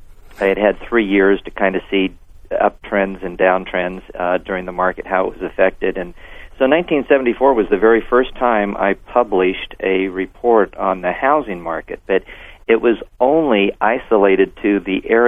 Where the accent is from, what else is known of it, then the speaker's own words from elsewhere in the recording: California, United States; moved away as an adult; And I came from Northern California to Southern California, and it was a recession year in 1970 and 71.